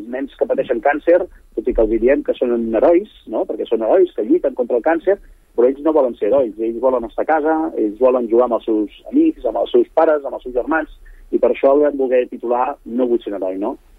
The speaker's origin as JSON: {"language": "Catalan", "town": "Terrassa", "region": "Catalonia", "country": "Spain", "said": "nosaltres som de Terrassa"}